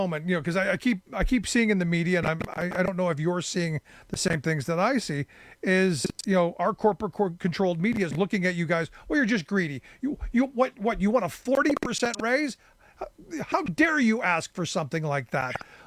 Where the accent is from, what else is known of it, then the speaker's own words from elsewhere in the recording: Cleveland, Ohio, United States; I grew up in Cleveland, where you had a Ford and a Chevy plant, and I knew people who worked in those plants.